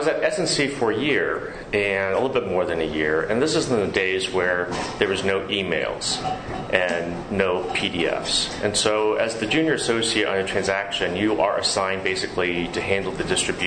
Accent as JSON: {"language": "English", "region": "Pennsylvania", "country": "United States", "tie": "born or raised there", "also_born_or_lived": "Ohio", "said": "My father was a resident there, and then we moved to Pennsylvania when I was around 2 years old."}